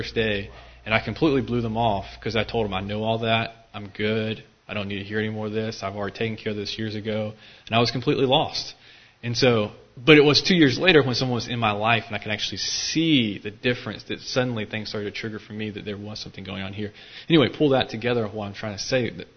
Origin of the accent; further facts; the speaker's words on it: Hopkinsville, Kentucky, United States; I grew up in Hopkinsville, so not far that way.